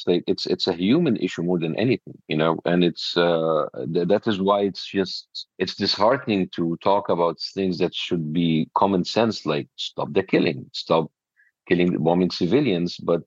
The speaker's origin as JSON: {"language": "English", "country": "United States", "said": "So as an American Jewish person, now I have to choose between my loyalty to Israel and my loyalty to my home country, America."}